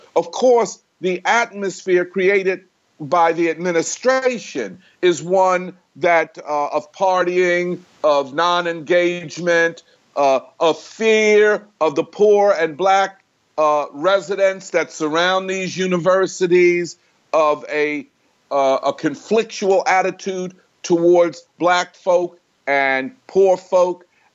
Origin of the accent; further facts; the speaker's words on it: Philadelphia, Pennsylvania, United States; But I'm from North Philadelphia, and of course, you know, a fight was on.